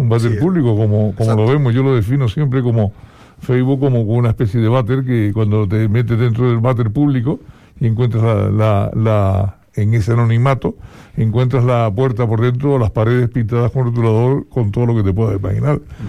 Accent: Spain; somos latinos, y en este caso, bueno, pues, además somos españoles

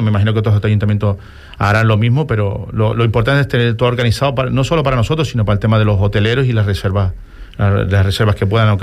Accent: Canary Islands, Spain; soy majorero, soy de Fuerteventura y no solo pertenezco al Oliva

